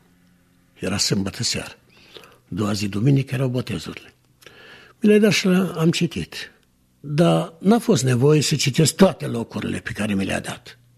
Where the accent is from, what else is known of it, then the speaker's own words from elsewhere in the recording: Verești, Suceava County, Romania; born there; M-am născut în Verești, județul Suceava.